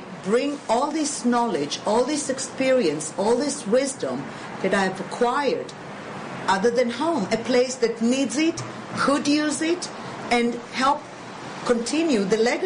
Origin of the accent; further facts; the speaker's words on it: Israel; I'm not afraid to tell anybody I'm from Israel